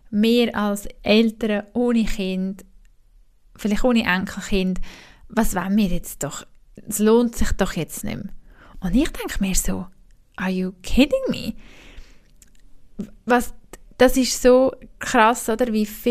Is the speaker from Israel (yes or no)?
no; Switzerland